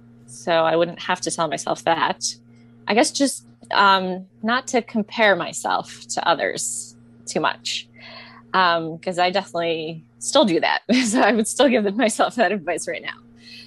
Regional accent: Poland; So growing up in Poland, like we didn't have the best technology.

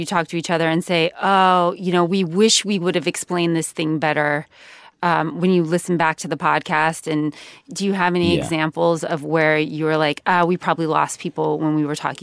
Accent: West Coast, United States; I'm from the West Coast.

